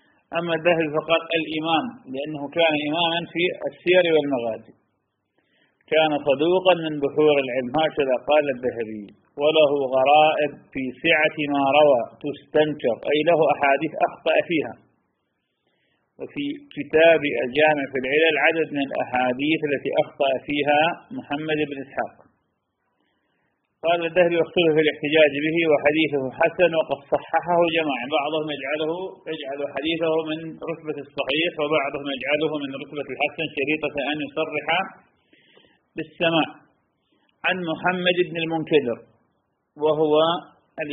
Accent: Iraq; وأصلح الله حال بلادنا العراق

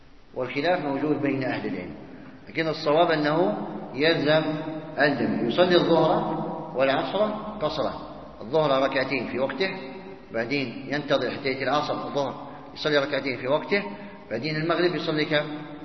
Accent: Algeria; فما يفعله الجماعة من عندنا في الجزائر، غالبهم لا يذهبون إلى منى

